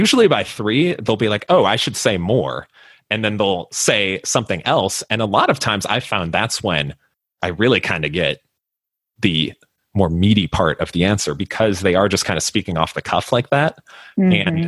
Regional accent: Skokie, Illinois, United States; I grew up in Skokie, Illinois, which if you're familiar, there's been a film, multiple films really about it, but a very high density Jewish population. I myself am not Jewish, but a lot of my friends growing up were.

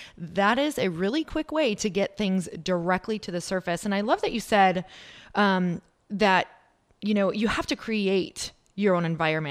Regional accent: Midwest, United States; now in Los Angeles, United States; I'm from the Midwest and came to LA.

